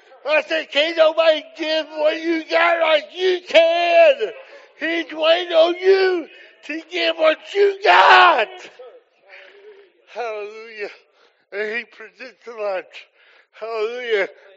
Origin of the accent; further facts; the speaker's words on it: Bedford, Indiana, United States; I grew up in Indiana. Dad took Hilltop Pentecostal church there in Bedford. I was 8 years old.